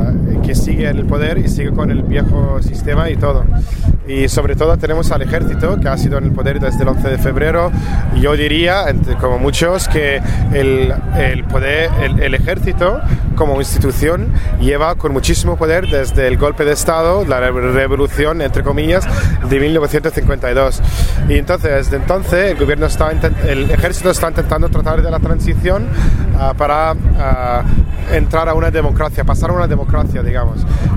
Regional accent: Cairo, Cairo Governorate, Egypt; Spanish is a second language; y soy del Cairo

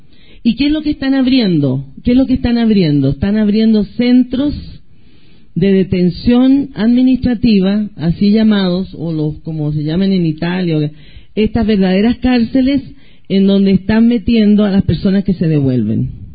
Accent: Chile; now in Europe; yo como chilena, refugiada en Europa

